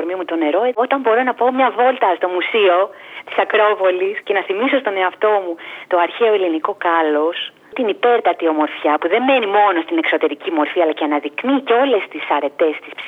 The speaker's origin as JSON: {"language": "Greek", "country": "Greece", "said": "Είμαι τυχερή που είμαι Ελληνίδα. Είμαστε τυχεροί οι Έλληνες."}